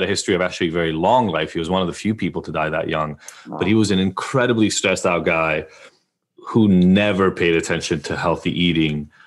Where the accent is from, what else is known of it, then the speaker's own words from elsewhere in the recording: Israel; I grew up in Israel